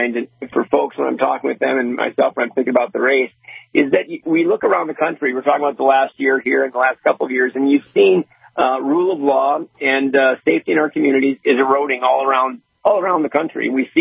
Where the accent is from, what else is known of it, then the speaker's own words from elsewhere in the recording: Fargo, North Dakota, United States; And I'll tell you what, when growing up in Fargo, I think there were three people shot my entire childhood.